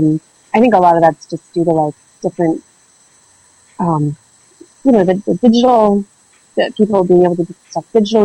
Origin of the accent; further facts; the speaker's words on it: New Hampshire, United States; To find manga, I had to go to Boston to find it. And I'm from New Hampshire, and it was you really have to hunt for stuff